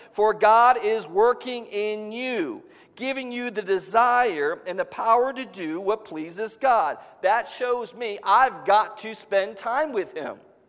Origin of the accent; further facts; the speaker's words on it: Georgia, United States; I can appreciate the culture up here, but I'm from Georgia. Everyone's a Christian.